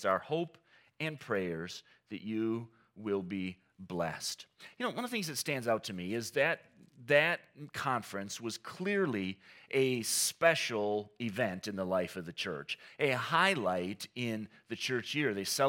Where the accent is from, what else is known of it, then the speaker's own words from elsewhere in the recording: Saginaw, Michigan, United States; And I grew up in Saginaw.